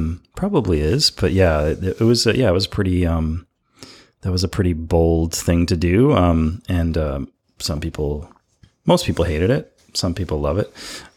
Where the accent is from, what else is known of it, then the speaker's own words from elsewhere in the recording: Canada; Okay, so that to me is shocking as a Canadian.